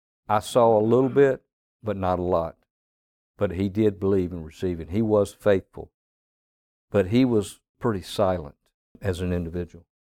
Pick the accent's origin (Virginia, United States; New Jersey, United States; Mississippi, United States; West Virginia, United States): Mississippi, United States; He was born and raised in the Mississippi Delta, and that's where I'm from originally.